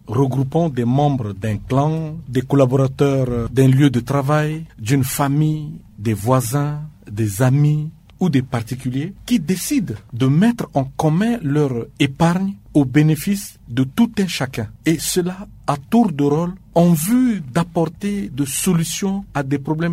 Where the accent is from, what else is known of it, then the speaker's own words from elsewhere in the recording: Central African Republic; C'est cette forme de tantine qui est le plus pratiquée chez nous en Centrafrique.